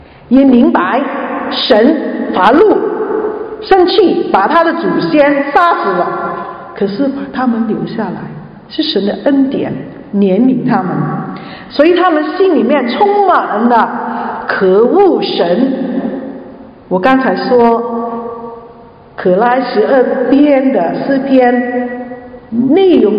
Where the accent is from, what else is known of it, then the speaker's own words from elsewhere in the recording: Guangdong, China; 我们广东人的最喜欢吃的是油炸鬼啊